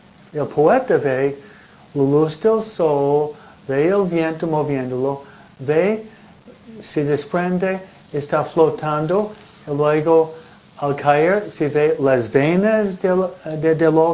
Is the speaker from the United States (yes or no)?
yes; New England, United States; now in California, United States; De donde vengo yo en octubre, noviembre, no existe en California aquí, pero hay follaje donde una hoja en el árbol, cinco colores. No hay mentiras. En Nueva Inglaterra, no.